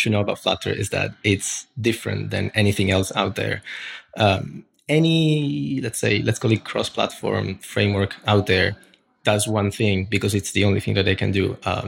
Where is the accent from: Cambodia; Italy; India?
Italy; Turin, Piedmont; moved away as an adult; now in Berlin, Germany; So I'm originally from Italy, from Turin, where the Joy-Con Italy is generally hosted.